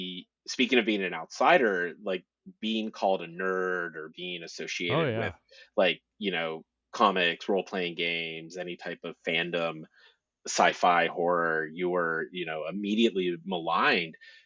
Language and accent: English; Ohio, United States; now in Richmond, United States; I am originally from Northeast Ohio in the United States. I have been living now though in Richmond, Virginia. It's almost going on 20 years.